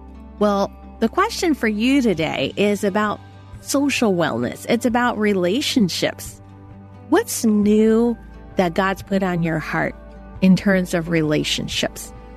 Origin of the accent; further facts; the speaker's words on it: United States; I'm Chinese American, and I get a chance to invite you to celebrate the new year twice